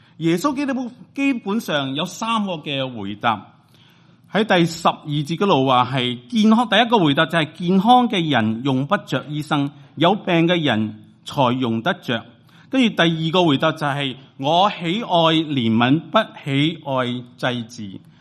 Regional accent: China; 同我哋大概同我哋中国人嘅文化好相似。

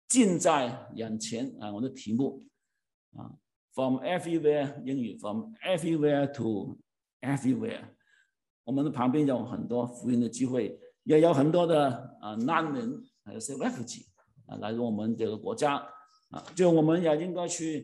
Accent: Hong Kong; now in Canada; 我们从香港来的时候、生活不容易 我们不容易、我们来的不因为生活因为那个时候香港 还未经济、发展呢所以我们离开的时候、香港就生活不容易所以父母带我们 来加拿大、

